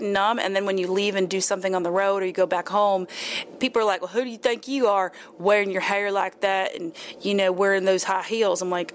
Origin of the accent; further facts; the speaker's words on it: Texas, United States; We're both from Texas, and that we found out the same night.